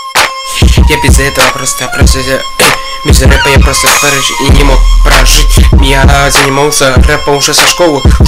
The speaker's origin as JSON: {"language": "Russian", "town": "Vologda", "region": "Vologda Oblast", "country": "Russia", "tie": "born there", "said": "сначала я родился в Вологде, а потом переехал в Тигру, и там я живу."}